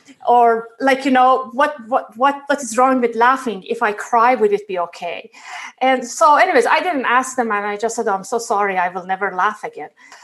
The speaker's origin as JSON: {"language": "English", "country": "Iran", "tie": "born or raised there", "moved": "yes", "lives_now": "Canada", "said": "I am an immigrant to Canada, and I grew up in Iran."}